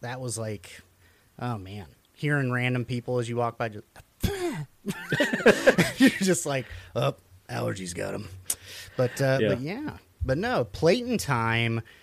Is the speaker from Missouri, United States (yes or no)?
yes; Missouri, United States; growing up in Missouri, we were, if we were below the Mason-Dixon, you were Confederate. Above it, they were the Northerners. And so I grew up in Southwest Missouri.